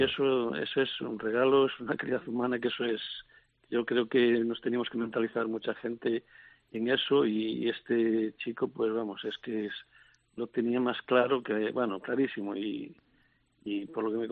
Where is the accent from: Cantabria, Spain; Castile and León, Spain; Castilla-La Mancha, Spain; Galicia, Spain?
Galicia, Spain; Ourense; Es de Ourense también, somos los dos de Ourense.